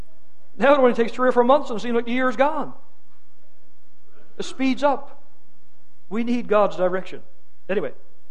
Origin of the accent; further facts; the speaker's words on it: Newfoundland and Labrador, Canada; I didn't know anything about boats, even though I'm from Newfoundland.